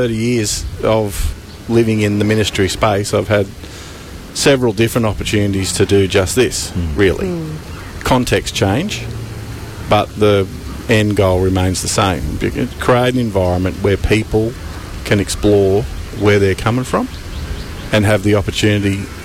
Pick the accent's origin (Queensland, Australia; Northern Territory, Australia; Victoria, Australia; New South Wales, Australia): New South Wales, Australia; Campbelltown; I'm a kid from Campbelltown who bumped into Jesus one day at the local pool and had his life stitched up, and I'm still here.